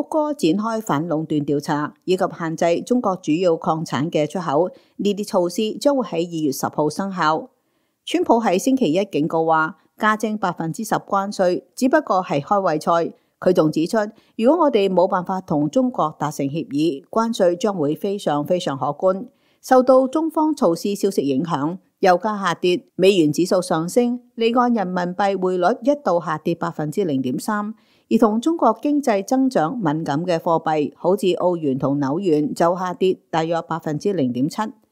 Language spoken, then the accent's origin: Chinese; United States; 要用我们美国人纳税的钱